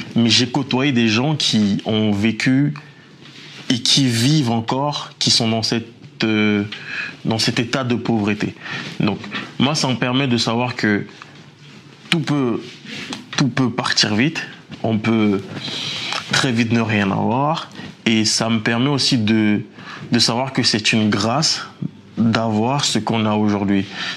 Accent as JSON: {"language": "French", "country": "Cameroon", "tie": "born or raised there", "moved": "as an adult", "lives_now": "France", "said": "Parce que moi, j'ai grandi au Cameroun. Je suis venu en France beaucoup plus tard, vers 19 ans."}